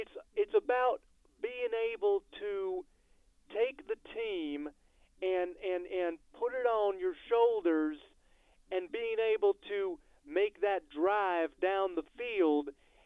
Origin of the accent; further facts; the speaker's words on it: Chicago, Illinois, United States; Yeah, I'm still down in Chicago. You know I'm from the Southside.